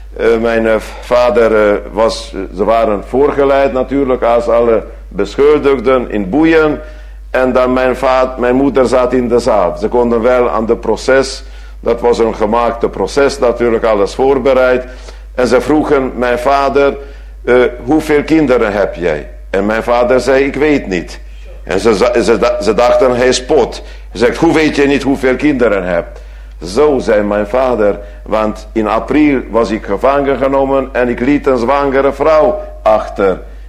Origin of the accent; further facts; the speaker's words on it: Transylvania, Romania; first language Hungarian; Dutch is a second language; Ik ben uit Roemenië. Dus als volk, ik spreek wel Roemeens, als jullie spreken ook Engels of anders. Het is niet mijn moedertaal, het is niet mijn volk. We zijn net zo Hongaren als die mensen in Hongarije.